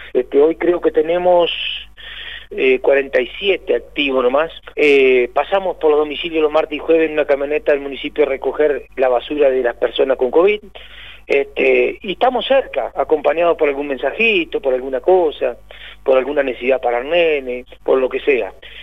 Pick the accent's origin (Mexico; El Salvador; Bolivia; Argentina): Argentina; General Galarza, Entre Ríos; señor presidente, hoy vengo de un pueblito chiquito, General Galarza.